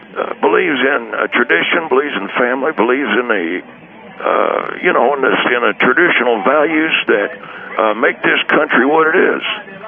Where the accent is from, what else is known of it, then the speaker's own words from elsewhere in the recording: the South, United States; I'm a Southerner.